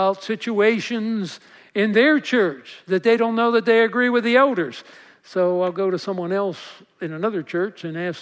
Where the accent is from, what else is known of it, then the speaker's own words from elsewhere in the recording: New Jersey, United States; And I didn't want them to give me the boot when I moved here all the way from New Jersey.